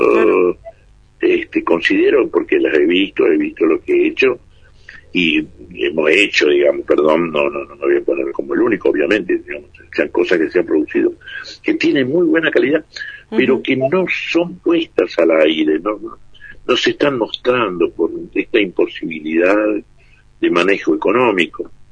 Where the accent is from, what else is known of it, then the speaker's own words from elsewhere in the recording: Salta, Argentina; Yo como provinciano, porque soy salteño, amo ir a las provincias.